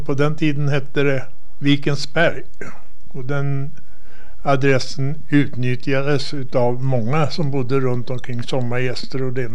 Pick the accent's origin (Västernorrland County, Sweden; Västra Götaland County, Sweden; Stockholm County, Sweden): Stockholm County, Sweden; Trollbäcken; also born or lived in Bromma; Nej, jag var 4 år när jag kom hit.